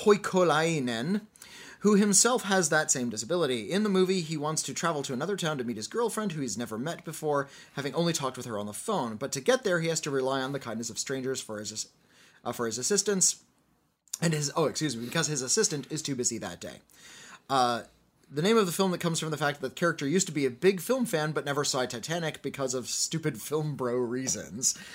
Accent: Finland; English is a second language; now in United States; The film is from my home country of Finland, and it was released here just this year.

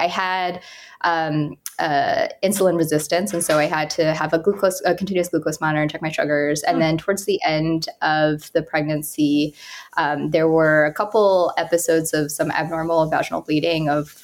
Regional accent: Saline, Michigan, United States; So I was born and raised in Michigan in a pretty small town called Saline. It's really close to Ann Arbor, where the University of Michigan is.

